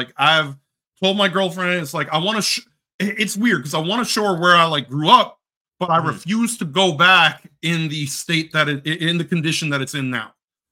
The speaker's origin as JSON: {"language": "English", "town": "Bronx", "region": "New York", "country": "United States", "tie": "born or raised there", "said": "That's where I'm from. That specific part of New York. Really? I'm from the Bronx. I grew up in the Bronx."}